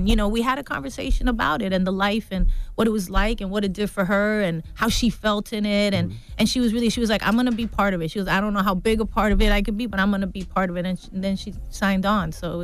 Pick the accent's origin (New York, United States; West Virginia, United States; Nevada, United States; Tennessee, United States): New York, United States; Bronx; Yeah, I think, you know, we're both from the Bronx. We're both Latina.